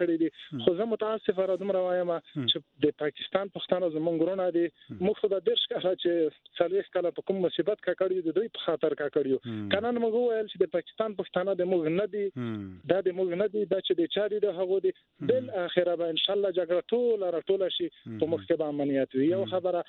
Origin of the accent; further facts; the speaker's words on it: Paktika, Afghanistan; زه د پکتیکا یم په پکتیکا کې موږ دواله لرو